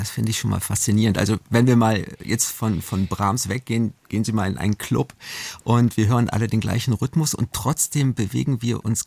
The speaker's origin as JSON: {"language": "German", "region": "North Rhine-Westphalia", "country": "Germany", "said": "Wir sind beide Rheinländer, also so klassische Frohnaturen"}